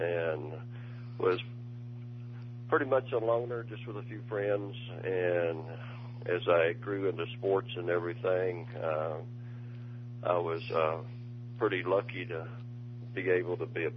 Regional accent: Memphis, Tennessee, United States; Yes, I did.

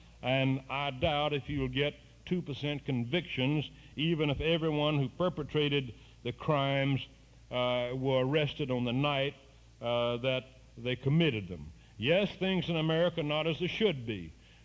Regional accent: Alabama, United States; Well, I'm a redneck from Alabama, and I'm not so dignified.

